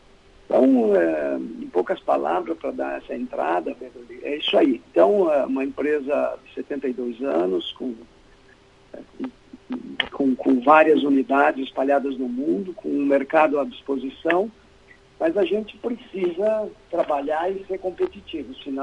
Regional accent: Caxias do Sul, Rio Grande do Sul, Brazil; Eu sou caxiense, né? Nasci em Caxias, estudei aqui em Caxias, em colégio público, municipal, no La Salle, segundo grau, estadual, Santa Catarina, né?

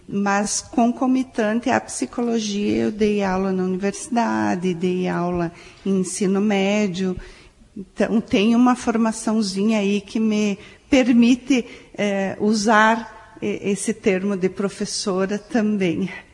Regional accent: Videira, Santa Catarina, Brazil; now in Marau, Brazil; eu sou viderense, né? Eu sou catarinense, na verdade. Mas há muitos anos, há 20 anos, nós viemos morar em Marau, eu e minha família, né? E escolhemos Marau para permanecer e morar.

